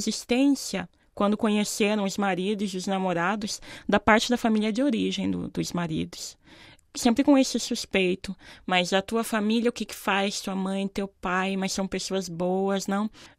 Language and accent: Portuguese; Brazil; E essa sensação, esse peso, sendo brasileira, na época eu tinha 24 anos, né?